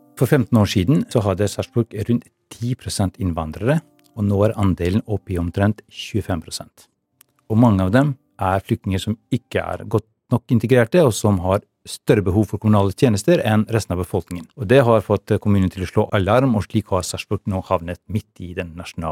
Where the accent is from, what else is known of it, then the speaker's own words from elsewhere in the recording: Kosovo; Norwegian is a second language; moved away as an adult; now in Norway; Da jeg var 18 år gammel, så kom jeg fra Kosovo og det tidligere Jugoslavia til Norge som asylsøker.